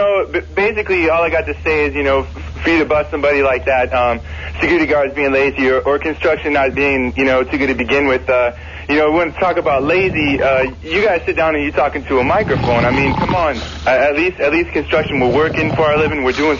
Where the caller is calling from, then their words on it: Alaska, United States; Okay, hey, man, I'm calling from Alaska, man.